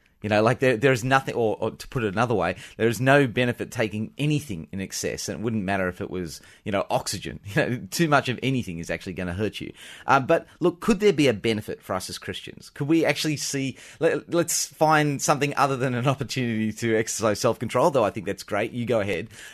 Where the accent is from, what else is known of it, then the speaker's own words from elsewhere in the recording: Australia; So growing up in Australia, it seemed to me that one of the great unifying factors was coming to school